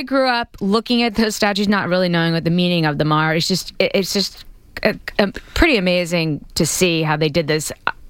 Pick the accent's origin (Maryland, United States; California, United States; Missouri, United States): Maryland, United States; Baltimore; As I said, growing up in Baltimore, seeing these statues just as part of the landscape